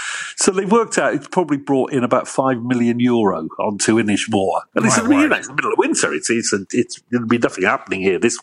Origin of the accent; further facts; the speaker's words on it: Wales, United Kingdom; of course, I'm Welsh.